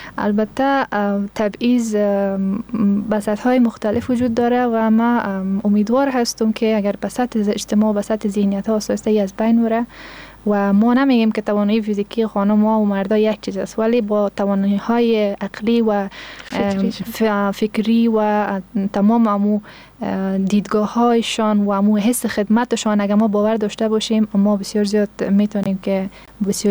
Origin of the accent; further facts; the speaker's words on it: Afghanistan; ما افغان هستیم